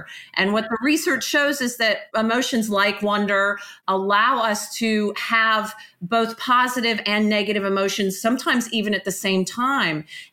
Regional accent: Atlanta, Georgia, United States; moved away as an adult; I was born and raised in Atlanta. So I'm a Georgia peach, a Southern girl, basically a very privileged background

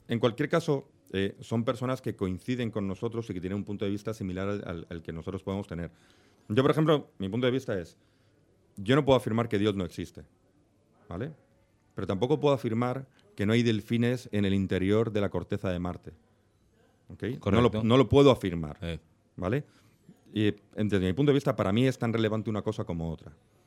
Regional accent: Spain; Y como español me jode un poco.

